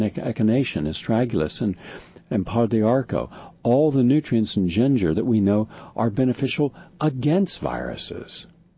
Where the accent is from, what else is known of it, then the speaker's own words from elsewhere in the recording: West Virginia, United States; Two Rural Areas of West Virginia, my home state, by the way, and I've been in all those counties